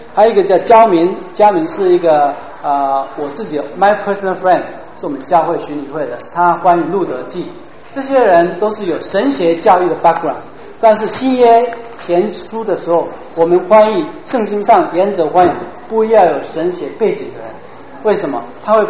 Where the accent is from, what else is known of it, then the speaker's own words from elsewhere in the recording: China; 外国人翻中文，好像我们中国人讲英文一样，常常不容易很通顺，对不对？